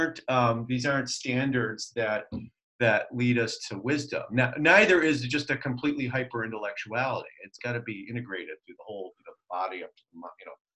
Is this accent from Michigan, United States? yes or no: yes; Michigan, United States; Well, I'm from Michigan, remember?